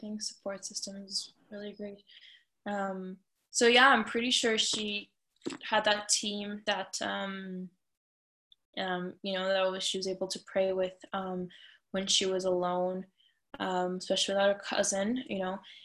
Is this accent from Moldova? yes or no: yes; Moldova; born there; English is a second language; So I'm from Europe. I was born in Moldova.